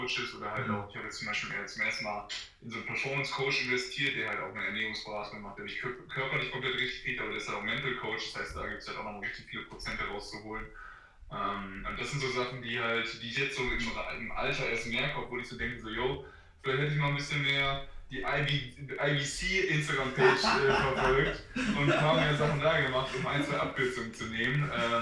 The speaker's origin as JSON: {"language": "German", "town": "Paderborn", "region": "North Rhine-Westphalia", "country": "Germany", "tie": "born or raised there", "also_born_or_lived": "Sauerland", "said": "22 Jahre jung und ich bin in Paderborn groß geworden oder auch im Sauerland noch."}